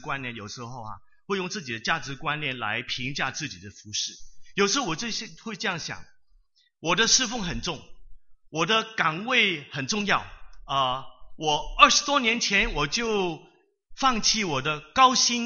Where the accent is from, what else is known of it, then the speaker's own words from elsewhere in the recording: Hong Kong; 我就想起我们香港人呢，广东话有一句话